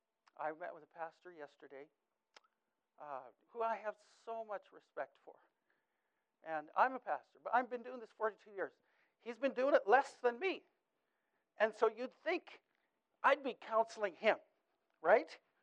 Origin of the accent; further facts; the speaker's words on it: Saskatchewan, Canada; moved away; also born or lived in California; I was raised in Saskatchewan.